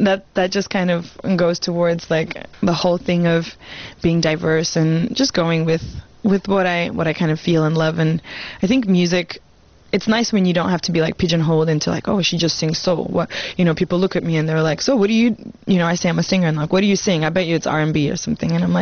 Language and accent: English; Australia; And growing up in Australia, that just adds to it.